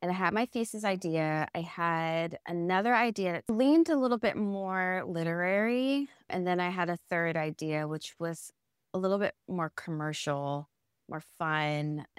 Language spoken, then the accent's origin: English; New Jersey, United States; And I always wanted to live in New York. I'm from New Jersey.